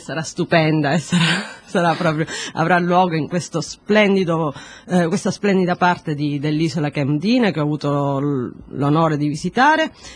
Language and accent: Italian; Sicily, Italy; sono siciliana, e per una persona di Malta il fatto che io dica sono siciliana dà un senso di appartenenza a un'isola